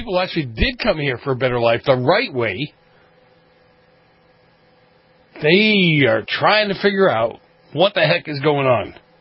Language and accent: English; United States; I'm proud of my Italian heritage, but I'm an American. I'm a patriot.